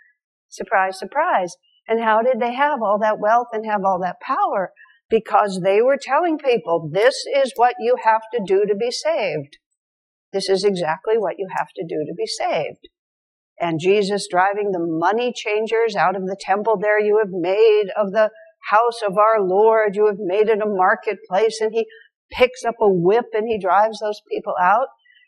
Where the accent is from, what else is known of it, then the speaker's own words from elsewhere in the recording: United States; I'm an American kid.